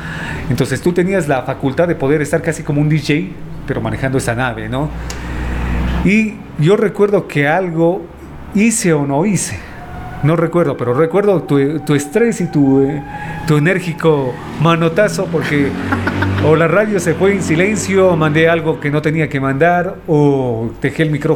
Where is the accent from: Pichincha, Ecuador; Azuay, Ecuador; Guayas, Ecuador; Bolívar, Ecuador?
Azuay, Ecuador; Cuenca; Yo nací aquí en Cuenca porque mi papá viene a Tomebamba con mi mamá y nosotros nacimos aquí. Pero realmente nuestras raíces están en Loja.